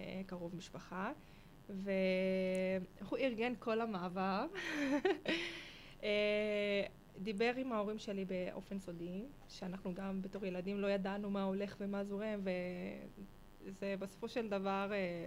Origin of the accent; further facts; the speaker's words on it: Lebanon; moved away as an adult; now in Kiryat Shmona, Israel; חצי מהחיים היו בלבנון, עד שעברתי בגיל 19-18, חגגתי פה 19 אגב, ומאז אני בקריית שמונה.